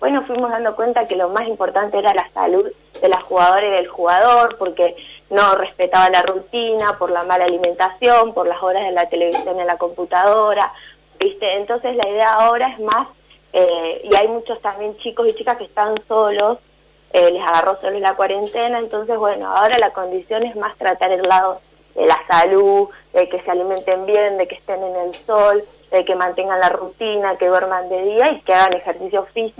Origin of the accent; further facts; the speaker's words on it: La Pampa, Argentina; yo soy de La Pampa y en La Pampa no hay fútbol femenino.